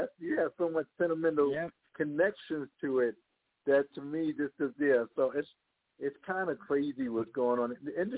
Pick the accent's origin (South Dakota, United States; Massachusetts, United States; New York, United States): New York, United States; Brooklyn; I'm a kid from Brooklyn